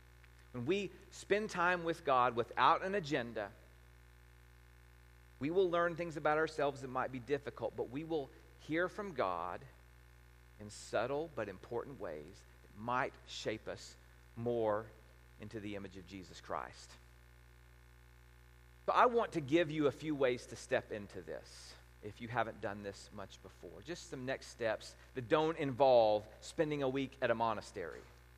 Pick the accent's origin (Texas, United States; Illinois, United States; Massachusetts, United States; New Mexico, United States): Texas, United States; So I'm a Texan. I went to Austin and did all the stuff that, you know, you do.